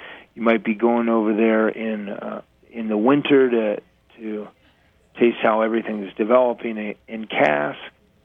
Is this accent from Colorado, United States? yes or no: yes; Colorado, United States; It's pretty cold out, but not like, you know, I'm from Colorado. I think I'm okay.